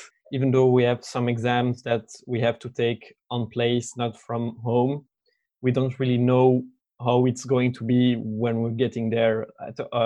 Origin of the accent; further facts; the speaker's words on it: Brussels, Brussels-Capital Region, Belgium; English is a second language; I'm also from Brussels